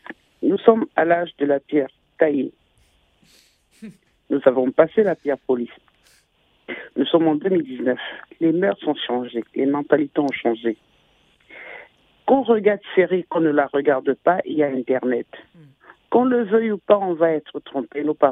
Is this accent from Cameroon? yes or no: yes; Cameroon; Je suis Camerounais, je suis Bamileke.